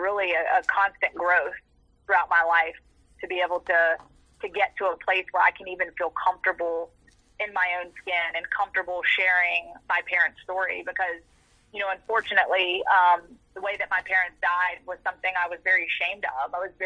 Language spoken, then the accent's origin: English; Virginia, United States; I grew up in the very southwestern part of Virginia, and honestly, there are parts of Virginia where I'm from that feel more southern than Alabama.